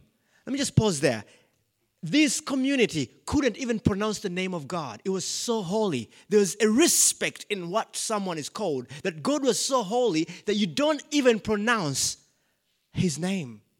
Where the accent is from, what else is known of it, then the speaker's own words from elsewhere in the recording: Uganda; So, I come from Uganda.